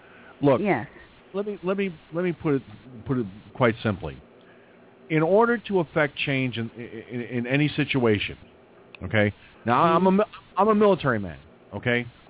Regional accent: Peekskill, New York, United States; Back in my hometown, at the time, the city of Peekskill, New York, wanted to put up surveillance cameras throughout the city of Peekskill.

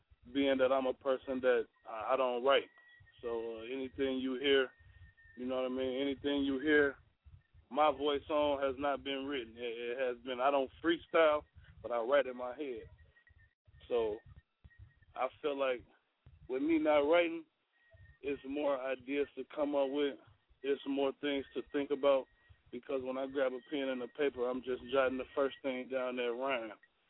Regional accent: Kankakee, Illinois, United States; I'm originally from Kankakee, Illinois. It's like the country part of Chicago. The outskirts of Chicago, Illinois, you know what I mean? Dirt roads and ditches, man. It's a real small town. Hopkins Park, you know what I mean?

